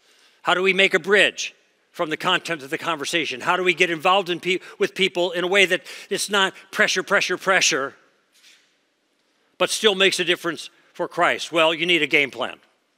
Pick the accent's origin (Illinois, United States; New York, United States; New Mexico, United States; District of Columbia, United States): Illinois, United States; Chicago; now in Southern California, United States; I grew up in Chicago, actually, so my blood should be thicker than it is, although I've been almost 50 years in Southern Cal now.